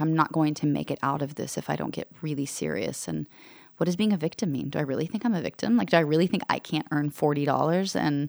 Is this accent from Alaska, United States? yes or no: yes; Alaska, United States; I mean, I was raised in Alaska in a saddle barn with an outhouse, so living in your car in San Diego didn't seem that bad.